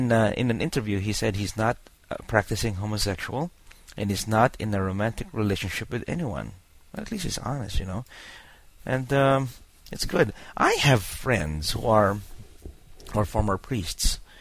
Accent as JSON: {"language": "English", "town": "New Orleans", "region": "Louisiana", "country": "United States", "said": "See, I'm from New Orleans."}